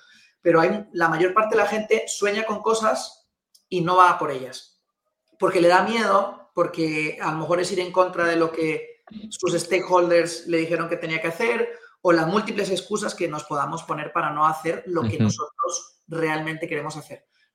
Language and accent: Spanish; Costa Rica; born there; soy nacido en Costa Rica, nací en hogar de emprendedores y empresarios